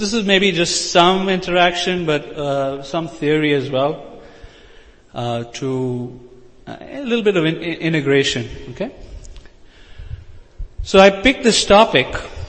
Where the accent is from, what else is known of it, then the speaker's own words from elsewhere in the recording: St. Louis, Missouri, United States; I'm from St. Louis, the state of misery, I mean Missouri